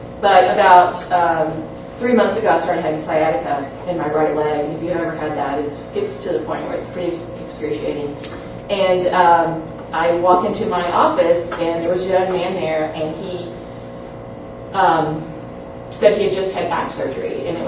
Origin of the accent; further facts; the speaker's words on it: Kentucky, United States; I found out he's from Kentucky, I grew up in Kentucky, he had three kids, I had three kids.